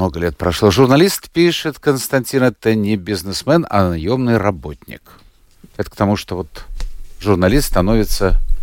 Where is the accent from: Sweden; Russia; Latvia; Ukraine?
Latvia; Riga; Я из Риги.